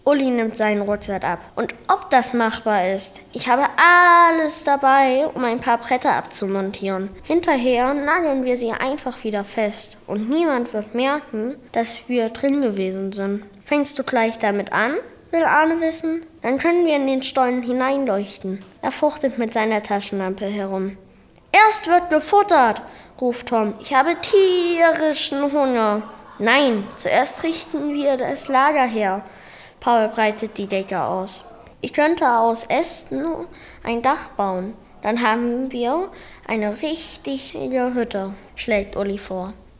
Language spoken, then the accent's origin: German; Alach, Thuringia, Germany; ich komme aus Alach.